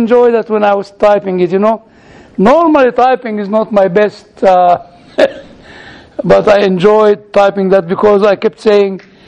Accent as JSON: {"language": "English", "country": "United Kingdom", "said": "I don't have the right to vote because I'm still British."}